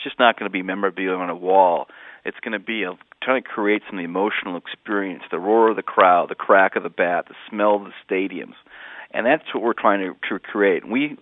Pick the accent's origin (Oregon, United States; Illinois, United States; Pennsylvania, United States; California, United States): Illinois, United States; Glen Ellyn; that's sort of my upbringing as a West Suburban kid listening to Jack Brickhouse on Channel 9